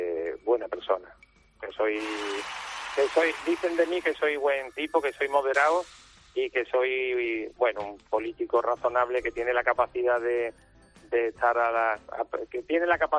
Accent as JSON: {"language": "Spanish", "town": "Seville", "region": "Andalusia", "country": "Spain", "said": "Yo soy muy sevillano y me conquista la feria."}